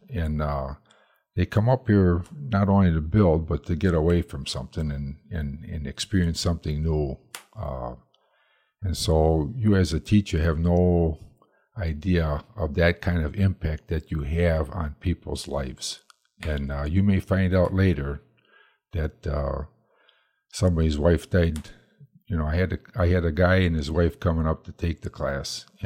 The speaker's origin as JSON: {"language": "English", "town": "Madison", "region": "Wisconsin", "country": "United States", "said": "where are you guys from? And we would say we're from Madison, Wisconsin, you know."}